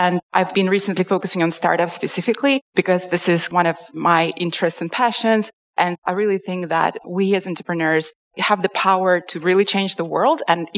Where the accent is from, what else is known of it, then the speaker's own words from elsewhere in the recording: Russia; also born or lived in London; so I lived in Moscow before. I'm originally from Russia, and I moved to London for a few years